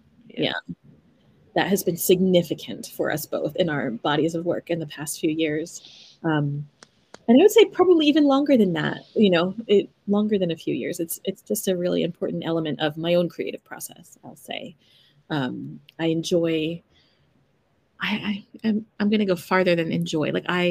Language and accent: English; United States; now in Japan; at least for me as an American in Japan